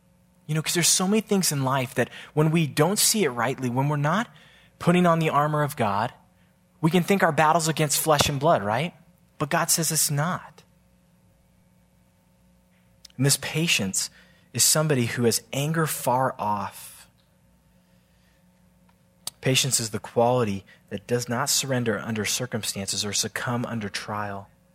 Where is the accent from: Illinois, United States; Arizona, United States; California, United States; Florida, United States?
California, United States; San Diego; I'm a Padre fan. I'm from San Diego.